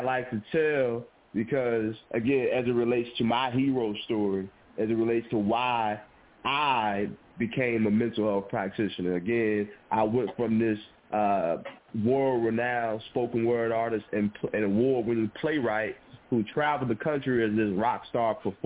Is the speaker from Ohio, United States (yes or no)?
no; Little Rock, Arkansas, United States; I'm from Little Rock, Arkansas.